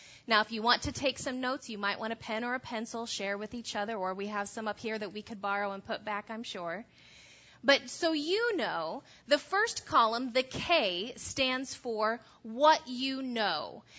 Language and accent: English; Indiana, United States; I'm from Indiana. Yep, I'm a Hoosier through and through.